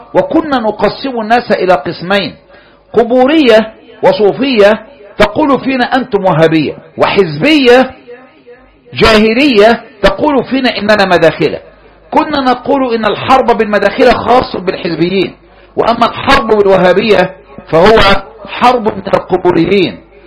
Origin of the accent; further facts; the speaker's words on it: Egypt; في بلدنا مصر